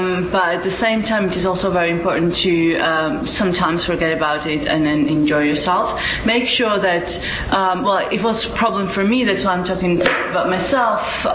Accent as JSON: {"language": "English", "country": "Georgia", "said": "and I'm come from Georgia"}